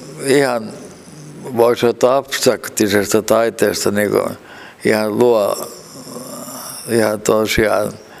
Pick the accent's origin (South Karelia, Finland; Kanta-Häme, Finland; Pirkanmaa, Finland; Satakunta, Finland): Pirkanmaa, Finland; Tampere; also born or lived in Varkaus; Että me muutettiin muistaakseni vuonna 1952, että mä olin joku 5-vuotias, mä menin kouluun sitten Tampereella.